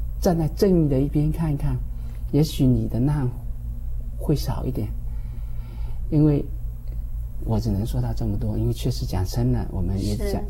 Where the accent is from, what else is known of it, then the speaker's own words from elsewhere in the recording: Fujian, China; 我们福建人谈一谈，因为虽然说我们受了共产党教育，说无神论啊什么乱七八糟的，共产党教我们这些乱七八糟，我们不相信有神存在